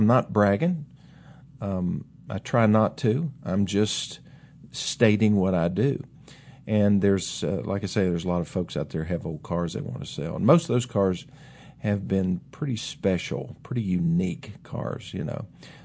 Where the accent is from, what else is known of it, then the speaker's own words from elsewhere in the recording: West Virginia, United States; now in Tennessee, United States; But that was kind of the culture that we came from when we moved down here from West Virginia. And, yeah, we were mountaineers. We went from being mountaineers to, what are we down here, hillbillies, rednecks?